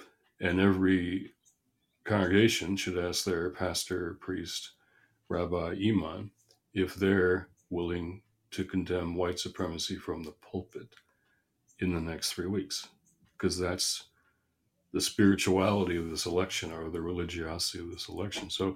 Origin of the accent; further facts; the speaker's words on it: Michigan, United States; And so my home state of Michigan